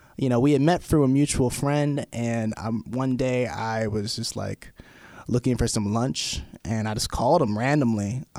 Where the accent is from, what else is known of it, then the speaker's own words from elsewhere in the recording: Coral Springs, Florida, United States; moved away as an adult; now in Pittsburgh, United States; Yeah. I'm actually from Florida, from South Florida, a place called Coral Springs. My story for getting right here is I came here for college.